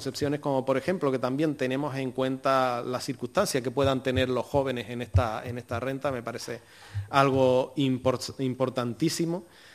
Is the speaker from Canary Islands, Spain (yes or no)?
yes; Valle Gran Rey, Canary Islands, Spain; en mi pueblo, en Valle Gran Rey, donde se conoce todo el mundo y todos sabemos las necesidades que tiene el vecino